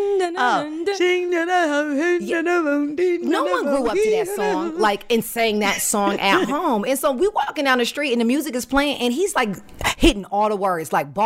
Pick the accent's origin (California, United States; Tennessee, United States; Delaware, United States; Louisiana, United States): California, United States; Los Angeles; And I'm from Los Angeles. And Big Bear is where we get our snow.